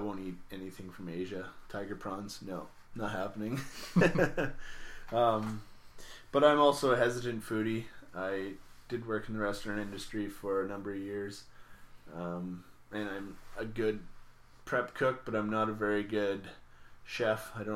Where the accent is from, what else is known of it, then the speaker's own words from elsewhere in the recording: British Columbia, Canada; I was born and raised in the Comox Valley.